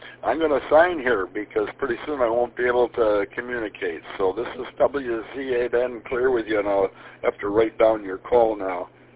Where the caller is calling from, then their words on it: Manistee, Michigan, United States; I'm down in Manistee